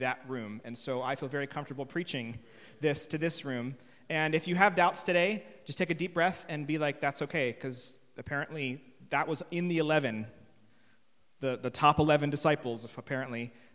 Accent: United States; now in England, United Kingdom; And as an American, I just got a little bit riled by that.

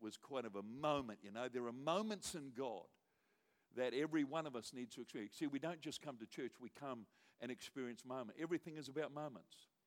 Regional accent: New Zealand; because I come from New Zealand

